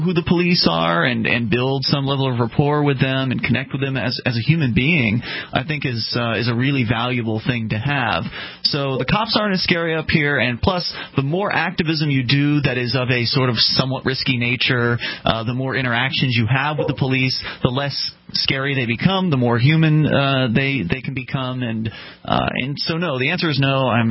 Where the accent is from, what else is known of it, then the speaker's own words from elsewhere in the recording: Florida, United States; now in Keene, United States; I'm from Florida and originally, and the cops down there are a lot scarier than the cops up here